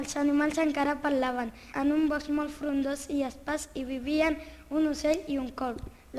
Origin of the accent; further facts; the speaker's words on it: Pakistan; Catalan is a second language; now in Barcelona, Spain; Jo, que també sóc de Pakistan, no coneixia aquest conte i em va agradar conèixer un conte del meu altre país.